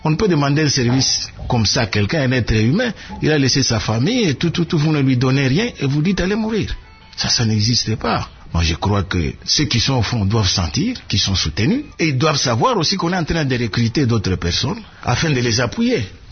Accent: DR Congo; en tant que Congolais

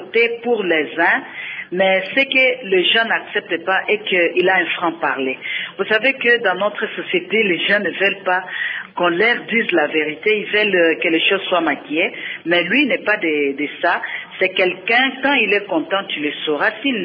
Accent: Sandoa, Lualaba, DR Congo; Alors, ce qui veut dire que nous sommes de Sandoa, du royaume Tchokwe, précisément, à Mwakisenge.

